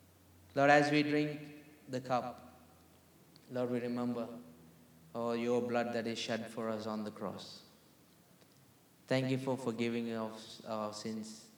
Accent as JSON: {"language": "English", "country": "India", "said": "I'm from India."}